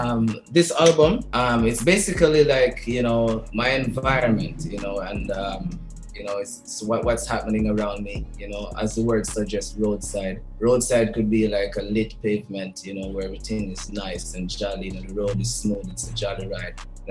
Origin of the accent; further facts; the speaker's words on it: Negril, Westmoreland, Jamaica; I was born and raised in Negril, you know, the earlier part of my life, you know, okay. Until I moved to Montego Bay due to studies